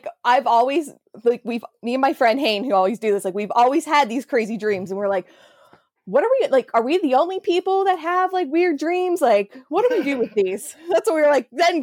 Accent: Pittsburgh, Pennsylvania, United States; And I'm like, Pittsburgh. They're like, but you sound like you're from down south. I did live in Memphis for 1 year

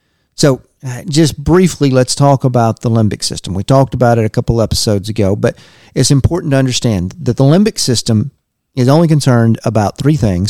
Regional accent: Longview, United States; growing up in Longview at that time, there just weren't, you know, a whole lot of sushi restaurants around

